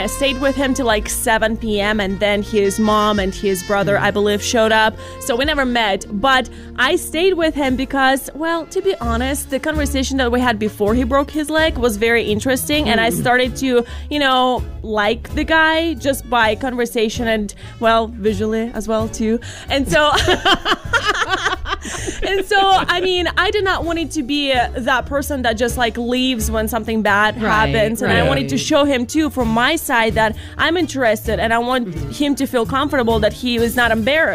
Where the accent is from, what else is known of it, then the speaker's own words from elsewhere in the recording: Russia; I love ice. I love snow. I'm from Russia. Let's go.